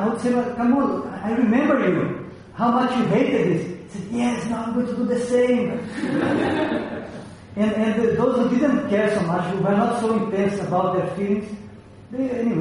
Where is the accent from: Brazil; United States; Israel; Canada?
Brazil; I'm from Brazil, no?